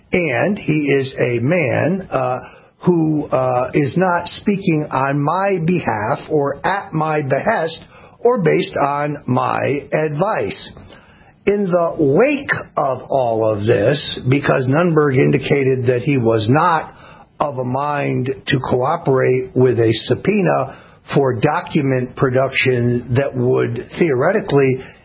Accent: Connecticut, United States; Congressman Himes from my home state of Connecticut

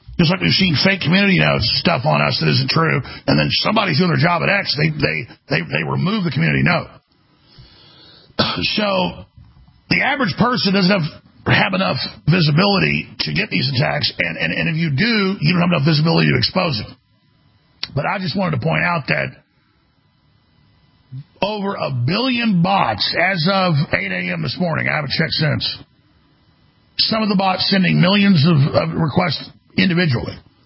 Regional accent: Dallas, Texas, United States; I remember growing up in Dallas, man

